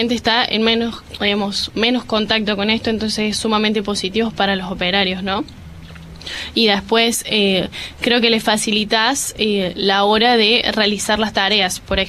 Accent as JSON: {"language": "Spanish", "region": "Córdoba", "country": "Argentina", "tie": "born or raised there", "lives_now": "San Francisco, Argentina", "said": "Yo soy de Córdoba, soy nacida y criada en Córdoba capital, y me mudé 200 kilómetros por el trabajo. Y de ahí, bueno, desde San Francisco salimos para todos lados."}